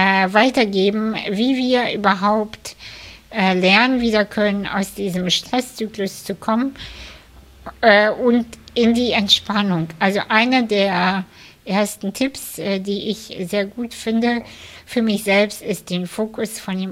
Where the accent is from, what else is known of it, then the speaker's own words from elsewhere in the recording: Kazakhstan; now in Germany; ich komme aus der russischen Community und ich bin in der ehemaligen UdSSR aufgewachsen. Ich komme selber aus Kasachstan